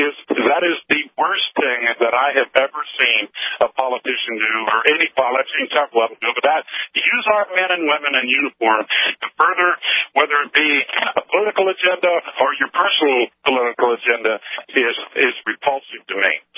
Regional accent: Arizona, United States; now in North Dakota, United States; I'm from Arizona, been here almost a year.

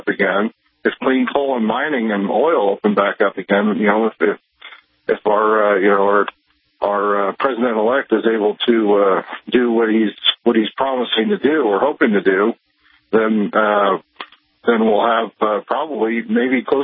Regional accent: California, United States; now in Wyoming, United States; I mean, I'm from California. I left California for the right reasons, not to transplant it to Wyoming

